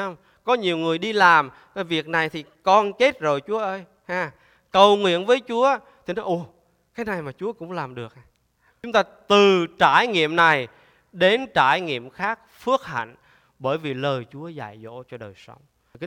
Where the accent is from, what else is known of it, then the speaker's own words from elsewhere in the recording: Da Nang, Vietnam; tôi dân biển, tôi dân Đà Nẵng. Từ nhỏ lớn lên á, là buổi sáng 5 giờ, 6 giờ sáng là đá banh ở ngoài biển.